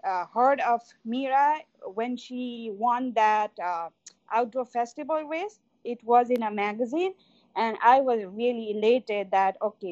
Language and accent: English; Nepal; now in New York, United States; I am originally from Nepal, but I've been living in New York for last 14 years and US 21 years now.